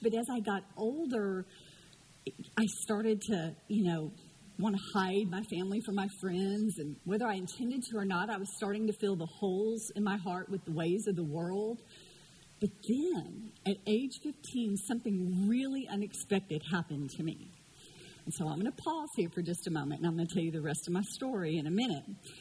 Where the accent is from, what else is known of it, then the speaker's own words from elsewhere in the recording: Houston, Texas, United States; So my family that I came from, I grew up in Houston, was just my mother, my father, my older brother, and myself.